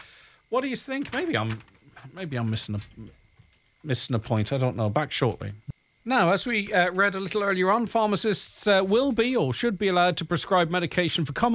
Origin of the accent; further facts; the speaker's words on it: Donegal Town, County Donegal, Ireland; I'm from Donegal Town, so I can speak freely here